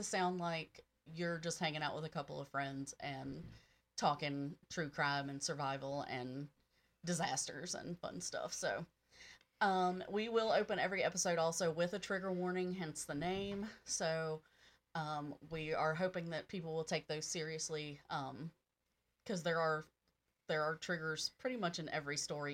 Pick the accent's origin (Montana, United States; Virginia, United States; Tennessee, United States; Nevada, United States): Virginia, United States; We grew up in Virginia. We live in Virginia.